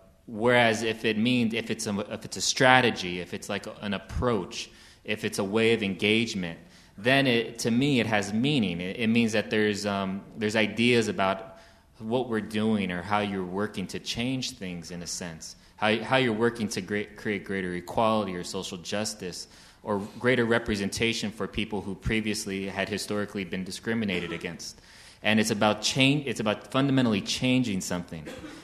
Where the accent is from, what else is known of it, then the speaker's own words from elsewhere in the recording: Los Angeles, California, United States; L.A., growing up in Boyle Heights, East L.A., the east side of L.A.